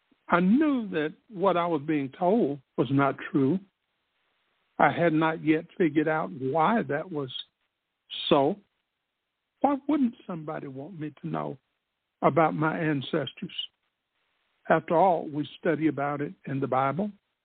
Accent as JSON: {"language": "English", "town": "Spartanburg", "region": "South Carolina", "country": "United States", "tie": "born or raised there", "said": "in the heart of my hometown, Spartanburg, South Carolina, there is a statue of a military person by the name of Daniel Morgan."}